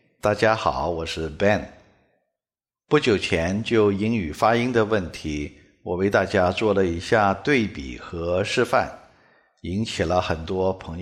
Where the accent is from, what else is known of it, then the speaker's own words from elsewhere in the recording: China; 作为中国人，我们说的都是汉语，主要是普通话，也有一些朋友会说方言。